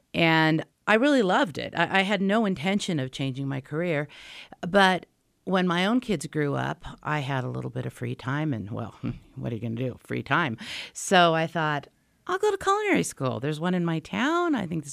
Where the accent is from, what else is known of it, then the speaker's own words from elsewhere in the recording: Laguna Beach, California, United States; now in Park City, United States; Well, you know, I was from Laguna Beach. And in many ways, I feel like Laguna Beach is a lot like Park City.